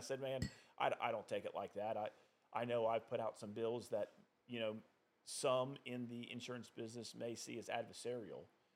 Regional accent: Somerville, United States; now in Rock Hill, United States; I hail from Somerville, but living up here in Rock Hill for now, what, almost 20 years

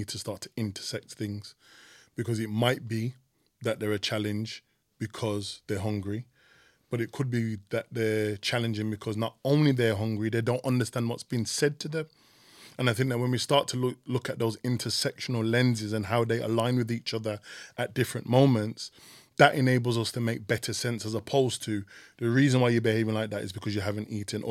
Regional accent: Birmingham, West Midlands, United Kingdom; I'm young, I'm black, but I'm from Birmingham.

